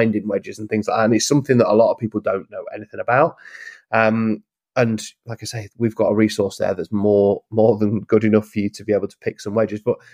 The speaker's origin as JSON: {"language": "English", "region": "East Midlands", "country": "United Kingdom", "tie": "born or raised there", "said": "the club that I grew up playing down in Lincolnshire, they're literally underwater"}